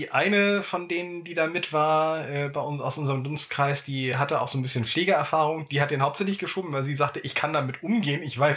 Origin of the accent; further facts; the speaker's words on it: Dannenberg, Lower Saxony, Germany; Also ich in meinem Heimatort Dannenberg in Nordost-Niedersachsen mit keinen 10 Kilometern bis zur ehemaligen DDR-Grenze